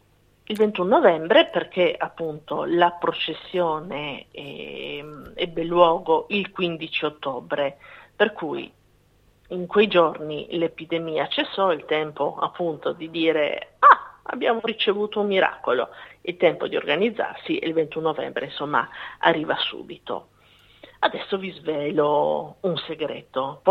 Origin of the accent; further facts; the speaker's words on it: Trieste, Friuli-Venezia Giulia, Italy; Sono di parte perché sono nata e cresciuta a Santa Maria Maggiore, abitavo lì vicino